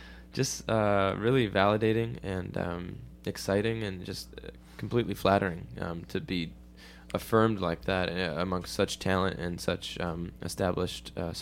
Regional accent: Chicago, Illinois, United States; I'm from Chicago, I grew up there, so I miss, you know, deep dish pizza.

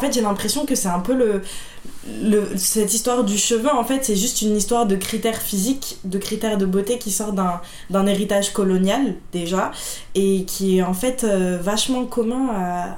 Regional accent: France; born there; Parce que je suis née en France, donc je suis même pas immigrée.

